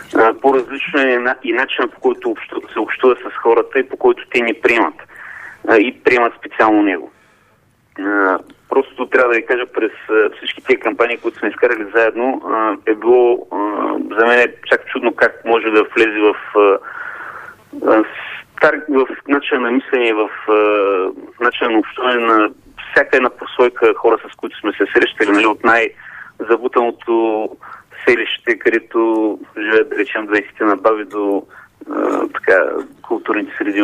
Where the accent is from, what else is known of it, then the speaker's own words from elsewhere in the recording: Ruse, Ruse Province, Bulgaria; Аз съм от Русе, да.